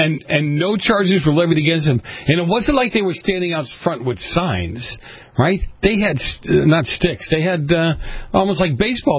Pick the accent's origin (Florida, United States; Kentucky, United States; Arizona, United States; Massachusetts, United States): Massachusetts, United States; Boston; Ken, I have a joke about Boston, growing up in Boston.